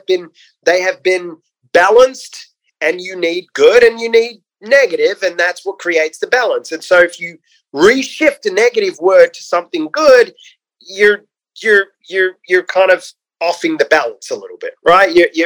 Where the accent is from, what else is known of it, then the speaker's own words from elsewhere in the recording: Australia; accent: Australian; corny or not, with my Australian accent, I can make it sexy.